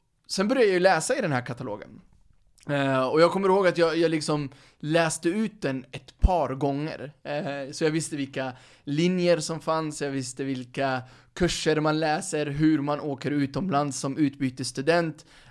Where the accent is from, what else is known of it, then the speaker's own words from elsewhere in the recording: Örebro, Örebro County, Sweden; Jag är född och uppvuxen i Örebro, som jag sa, i Vivalla.